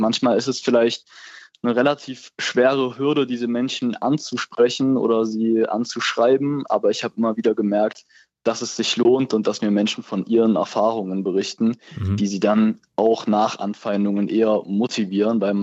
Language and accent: German; Zwickau, Saxony, Germany; Genau, also ich bin in Zwickau aufgewachsen